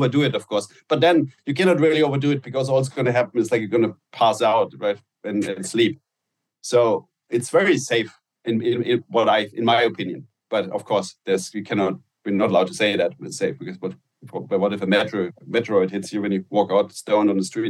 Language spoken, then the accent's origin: English; Germany; English is a second language; in Germany, Nutella was I grew up on Nutella